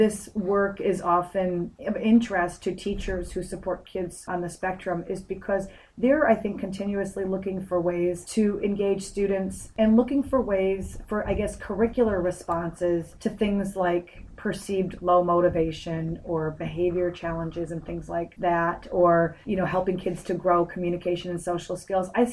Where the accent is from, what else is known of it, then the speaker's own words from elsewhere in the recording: Chicago, Illinois, United States; working with school districts in my hometown area of Chicago, but also around the country.